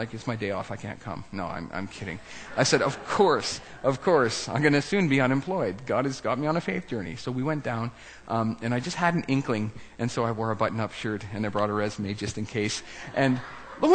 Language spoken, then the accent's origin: English; Ontario, Canada; No way, we're from Ontario.